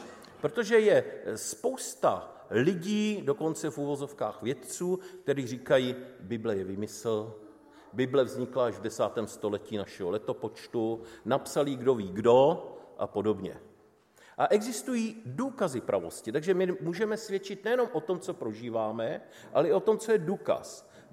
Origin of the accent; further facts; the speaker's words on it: West Bohemia, Czechia; V těch západních Čechách, odkud pocházíme, je to skutečně zázrak.